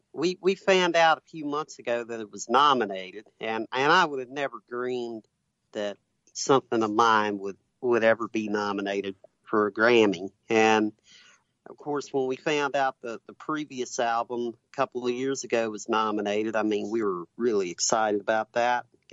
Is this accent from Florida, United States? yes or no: no; Henryville, Indiana, United States; born there; I was born in Henryville, Indiana.